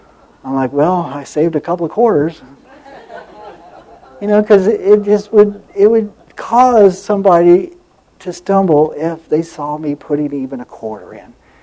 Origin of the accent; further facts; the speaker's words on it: Las Vegas, Nevada, United States; I grew up here in Las Vegas. I moved here when I was 9. I grew up in Las Vegas.